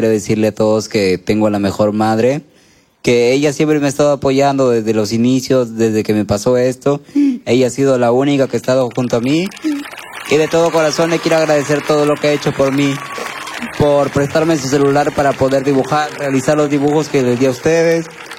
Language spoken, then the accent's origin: Spanish; Chepén, La Libertad, Peru; yo soy de Chepén.